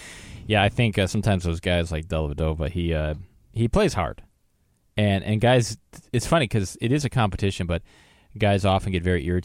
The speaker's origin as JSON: {"language": "English", "town": "Milwaukee", "region": "Wisconsin", "country": "United States", "tie": "born or raised there", "said": "he did, my hometown Bucks."}